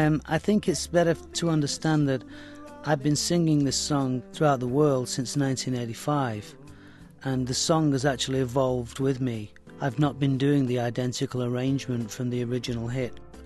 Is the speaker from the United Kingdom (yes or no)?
yes; United Kingdom; probably principally because we're Europeans, you know, and we're British.